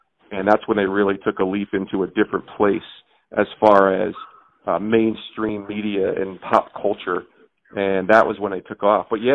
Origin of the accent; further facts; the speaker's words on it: New York, United States; now in Connecticut, United States; I didn't grow up in Connecticut. I grew up in New York.